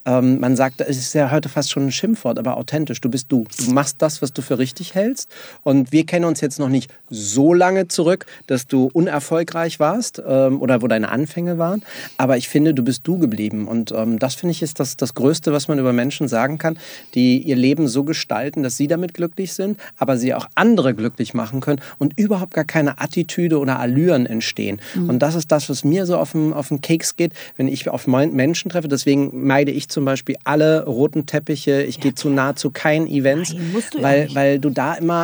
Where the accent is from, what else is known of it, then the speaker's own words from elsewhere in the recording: Berlin, Germany; Ich bin Berliner.